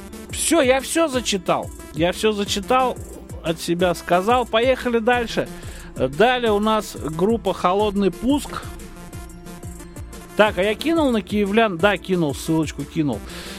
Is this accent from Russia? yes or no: no; Kyiv, Ukraine; born there; я просто родился в Киеве.